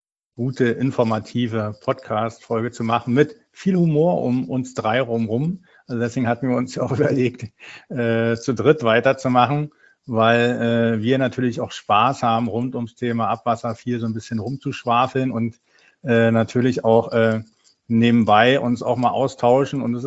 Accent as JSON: {"language": "German", "region": "Berlin", "country": "Germany", "tie": "born or raised there", "said": "Bin Berliner, waschechter Berliner"}